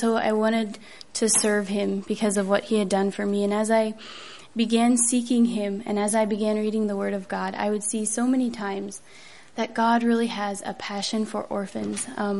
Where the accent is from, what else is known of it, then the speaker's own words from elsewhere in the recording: United States; I'm from Holmes County.